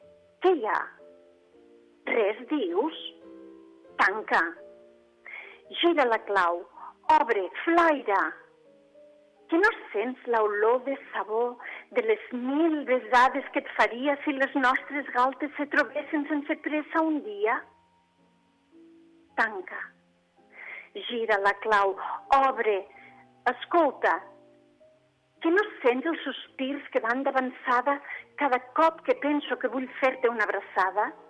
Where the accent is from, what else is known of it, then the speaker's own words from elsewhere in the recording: Catalonia, Spain; jo soc catalana